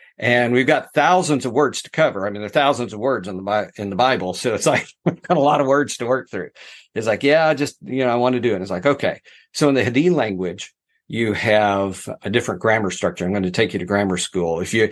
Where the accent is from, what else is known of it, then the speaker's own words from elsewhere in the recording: Nowata, Oklahoma, United States; And yeah, I am from a small town in Oklahoma. I'm from Nowata. And yes, we have water there.